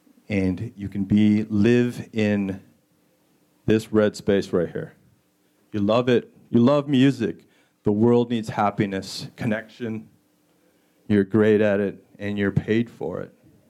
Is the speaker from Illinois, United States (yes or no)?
no; Flint, Michigan, United States; This is actually me in my hometown of Flint, Michigan.